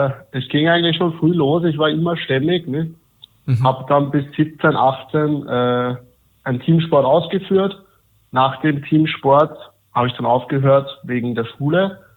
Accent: Vienna, Austria; ich komme aus Wien, bin Bauingenieur, bin aktuell 27 Jahre alt

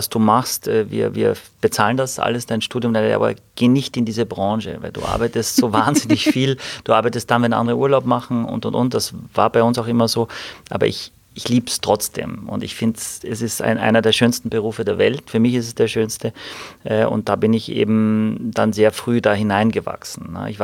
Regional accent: Galicia, Spain; Eltern haben 1988, da war ich 10, ein Restaurant eröffnet, haben all ihr Geld zusammen und ihren Mut bei uns zu Hause in Galizien, das ist ein ganz kleiner Ort mit 1700 Einwohnern, gegenüber von der Kirche

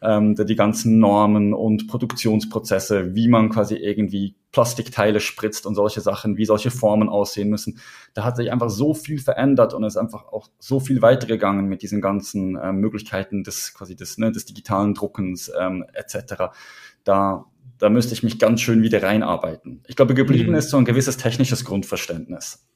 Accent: Switzerland; Ich bin ja in der Schweiz aufgewachsen

